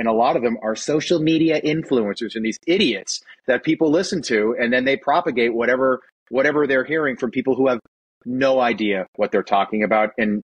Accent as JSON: {"language": "English", "town": "Boston", "region": "Massachusetts", "country": "United States", "said": "And my grandfather, I'm from Boston, and he was like, yeah, it was amazing."}